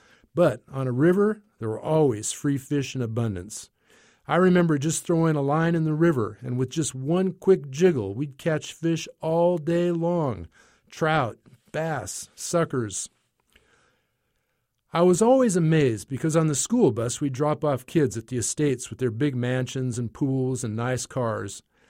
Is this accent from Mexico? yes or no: yes; Mexico; now in United States; A lot of people from my hometown in Mexico lived around this area.